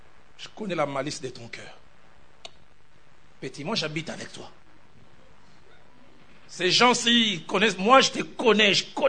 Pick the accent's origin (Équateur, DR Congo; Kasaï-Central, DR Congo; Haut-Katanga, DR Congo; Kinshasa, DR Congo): Kinshasa, DR Congo; je prêchais dans une grande école chez nous à Kinshasa